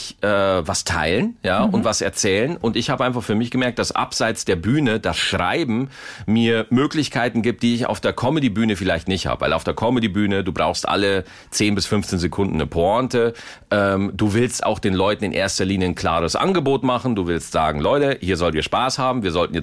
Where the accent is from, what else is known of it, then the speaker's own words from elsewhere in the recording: Oberalteich, Bavaria, Germany; ich hatte neulich einen Auftritt in meiner Heimat in Oberalteich